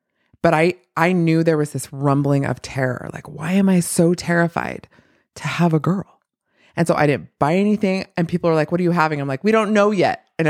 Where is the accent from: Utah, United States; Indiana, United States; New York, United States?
Utah, United States; Provo; I grew up in Provo in the 90s as one of the only people of color there.